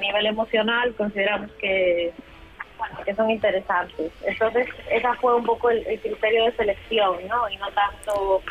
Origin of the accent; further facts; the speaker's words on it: Galicia, Spain; somos gallegas y tocamos a la gallega. Tenemos nuestro lenguaje propio y personal y nuestro sonido particular